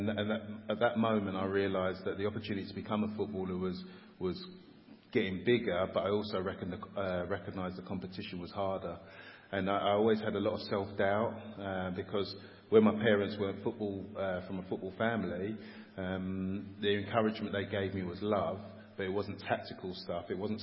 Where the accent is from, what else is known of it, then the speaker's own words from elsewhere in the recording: Stratford, London, United Kingdom; So I grew up in East London, Stratford, East London, and lived there for 18 years, and lived in a high-rise block of flats for most of those years. My parents were from the Caribbean